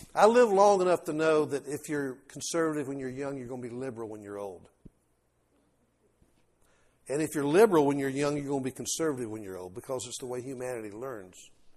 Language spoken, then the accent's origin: English; New Orleans, Louisiana, United States; also born or lived in Atlanta; I was born in Atlanta, but raised in New Orleans on Bourbon Street.